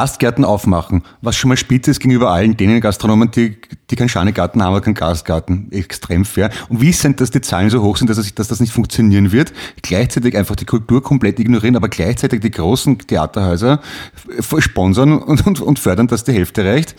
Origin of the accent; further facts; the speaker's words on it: Vienna, Austria; auch in Wien, das weiß ich noch. Also zumindest im 4., 5., wo ich aufgewachsen bin.